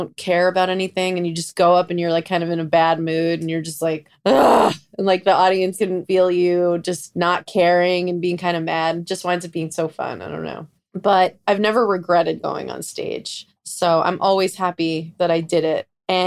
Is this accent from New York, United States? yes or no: yes; New York, United States; I loved growing up in New York, being around a diverse group of people